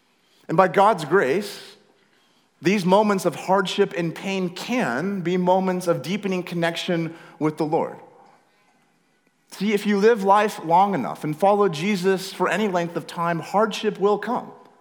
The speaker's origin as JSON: {"language": "English", "region": "Washington", "country": "United States", "tie": "born or raised there", "said": "My wife, Cheyenne, and I grew up on the West Coast. We lived pretty much our whole lives in Northwest Washington State, near the coast and just a few miles south of the Canadian border."}